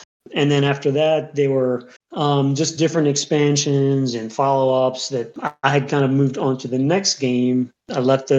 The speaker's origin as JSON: {"language": "English", "town": "Baltimore", "region": "Maryland", "country": "United States", "tie": "born or raised there", "said": "in Baltimore. And I was like, well, this might be a chance for me to, you know, move back to kind of my hometown. That's where my you know, family was and old friends and stuff."}